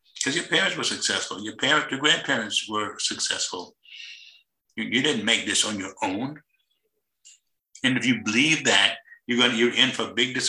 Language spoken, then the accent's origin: English; the South, United States; look, yeah, I'm from the South, I'm a segregated school, but I got better grades than you.